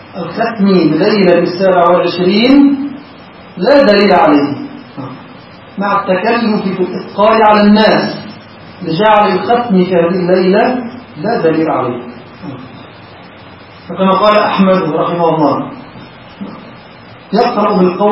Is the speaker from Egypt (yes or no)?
yes; Egypt